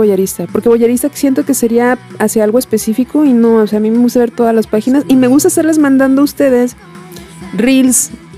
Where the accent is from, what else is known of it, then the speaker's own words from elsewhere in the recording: Mexico; Somos mexicanos.